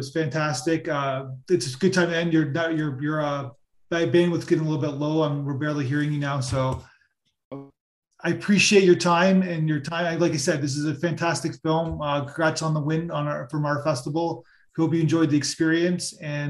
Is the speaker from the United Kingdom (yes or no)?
no; Canada; because I'm Canadian and give an American analogy.